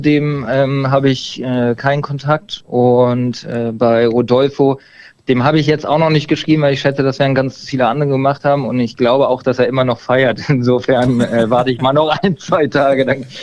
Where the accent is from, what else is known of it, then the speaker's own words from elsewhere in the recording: Berlin, Germany; Ich komme mehr aus Berlin